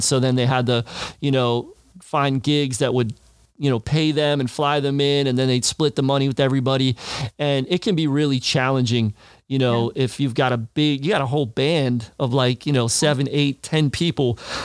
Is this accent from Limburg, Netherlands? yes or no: no; Amsterdam, North Holland, Netherlands; I'm a missionary from Amsterdam. I'm all the way here.